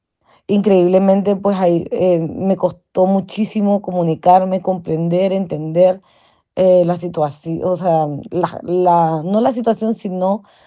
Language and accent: Spanish; Nicaragua; moved away as an adult; now in Spain; Nosotros salimos de Nicaragua el 4 de diciembre del año 2018. Yo salí con mis dos niños y mi marido por tierra hasta Costa Rica. Y en Costa Rica pues tomamos un vuelo a España.